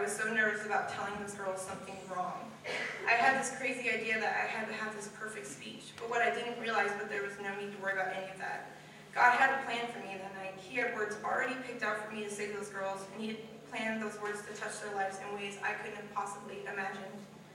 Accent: Westside, United States; Growing up outside of Westside, fear was the determining factor for everything I did.

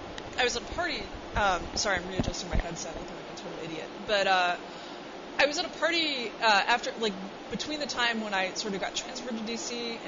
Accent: Manhattan, New York, United States; I grew up in Manhattan

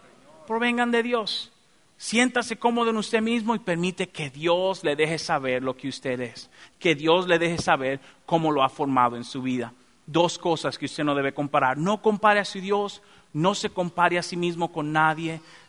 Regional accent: Dominican Republic; así me hicieron y así usted va a querer, ¿verdad? Soy dominicano y adelante.

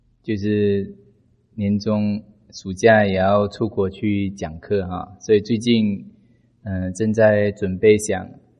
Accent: Malaysia; 我是佛教的边地，马来西亚那个地方，一个出家人都看不到我们那边。

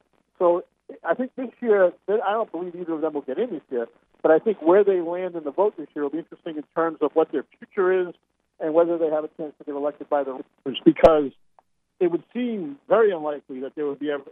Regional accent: New Bedford, Massachusetts, United States; I grew up in New Bedford in Massachusetts, and you know, kind of a blue collar town.

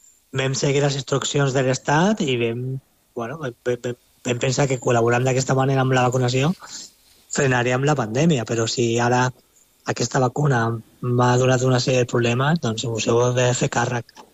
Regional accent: Santa Coloma de Gramenet, Catalonia, Spain; Jo soc de Santa Coloma de Gramenet, un poble de la ciutat de costat de Barcelona.

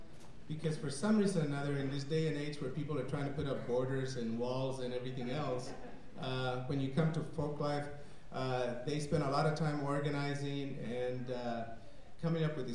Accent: Texas, United States; I'm from South America, just to clear things up, from the great state of Texas.

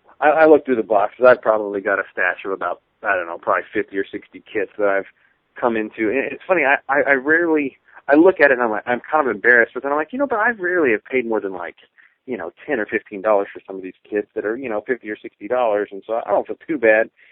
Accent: Corpus Christi, Texas, United States; I grew up in Corpus Christi, and, I mean, I guess we had a little club down there

